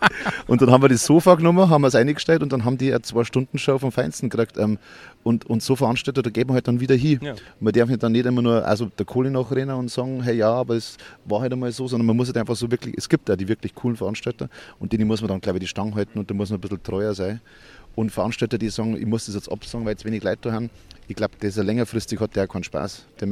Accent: Traunstein, Bavaria, Germany; also bei uns in Traunstein gibt es dann auch immer so Gratis-Musik quasi am Stadtplatz

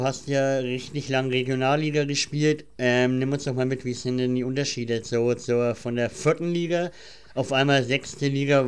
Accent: Bavaria, Germany; ich komme nämlich aus Bayern.

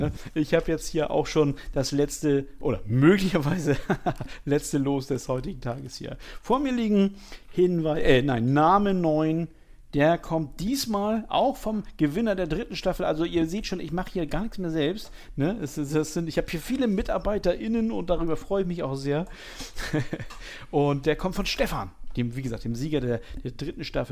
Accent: Hamburg, Germany; Also mir als Hamburger

